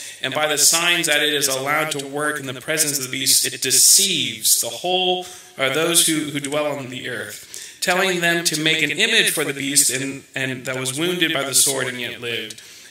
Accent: United States; I think as an American, I want to be like a revolutionary.

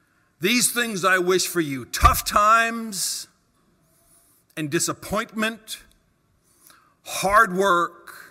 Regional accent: Virginia, United States; remember as a little boy trying to survive in the waves coming up on the beach on the eastern seaboard. I grew up in Virginia.

